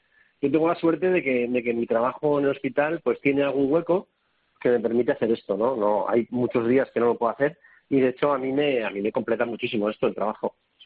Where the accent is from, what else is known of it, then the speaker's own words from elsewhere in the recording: Oviedo, Asturias, Spain; nosotros somos aquí de Oviedo, de Asturias